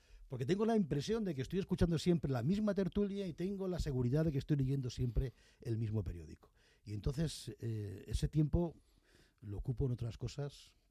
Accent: Toledo, Castilla-La Mancha, Spain; Bueno, yo vengo de Toledo, vengo de Castilla-La Mancha

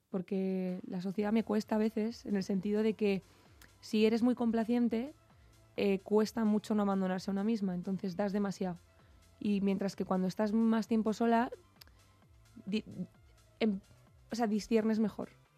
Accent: Madrid, Community of Madrid, Spain; Soy madrileña, sí.

